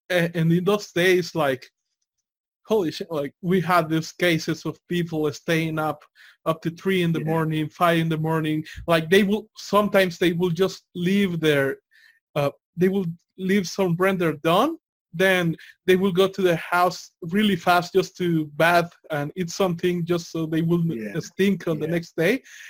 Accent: El Salvador; We're from the outside the U.S. We are from El Salvador

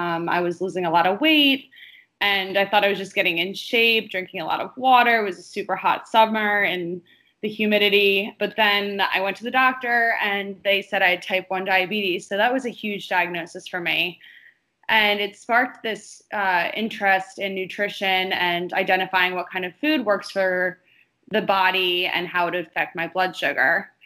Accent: Haddonfield, New Jersey, United States; now in San Francisco, United States; I am originally from Haddonfield, New Jersey, which is a small suburb outside of Philadelphia. And right now I'm living in San Francisco

